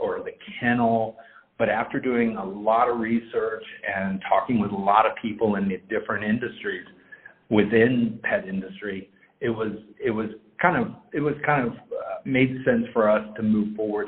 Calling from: Dallas, Texas, United States; We are in Dallas, Texas, real close to SMU in downtown

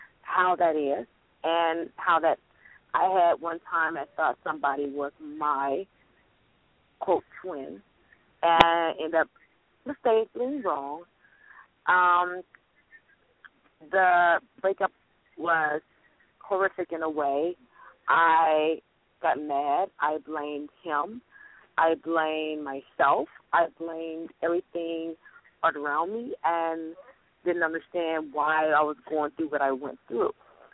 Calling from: Louisiana, United States; I'm calling from Louisiana, actually.

